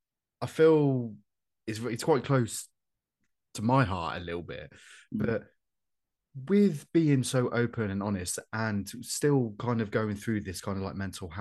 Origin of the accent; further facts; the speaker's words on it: Coventry, West Midlands, United Kingdom; I'm from Coventry